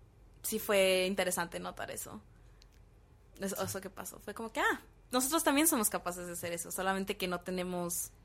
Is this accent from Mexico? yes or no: yes; Mexico; ¿Cómo nos vemos los mexicanos?